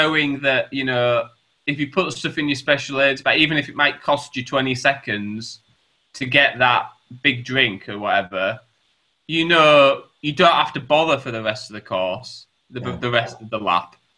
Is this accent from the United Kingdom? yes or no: yes; Yorkshire and the Humber, United Kingdom; Obviously, because I'm from Yorkshire, I'm really good at chugging drink and stuff.